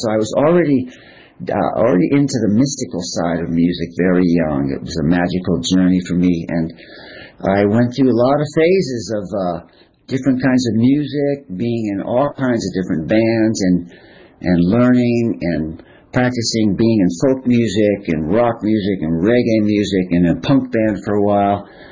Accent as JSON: {"language": "English", "region": "California", "country": "United States", "tie": "born or raised there", "said": "I was raised in California. But I would go, and he would play the accordion"}